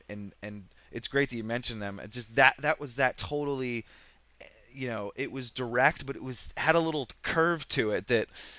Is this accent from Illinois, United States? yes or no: no; Vermont, United States; I never saw bands growing up in Vermont like this.